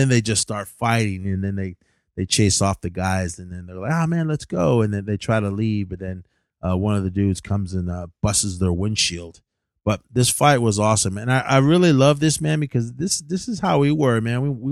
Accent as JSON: {"language": "English", "town": "Oakland", "region": "California", "country": "United States", "tie": "born or raised there", "said": "Because for myself, growing up in Oakland, man, I had like a handful of buddies that I knew that were down for me"}